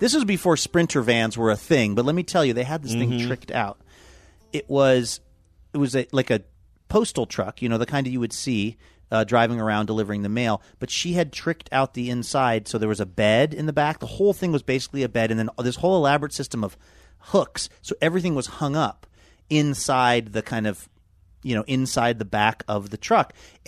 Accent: Seattle, Washington, United States; And when I was a kid growing up in Seattle, it was a 3-bedroom house.

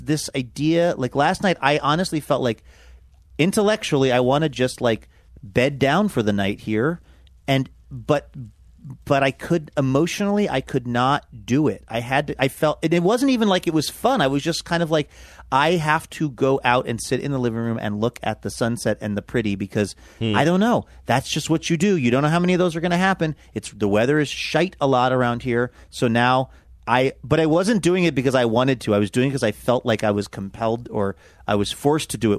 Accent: Pacific Northwest, United States; growing up in the Northwest, I have this ingrained thing

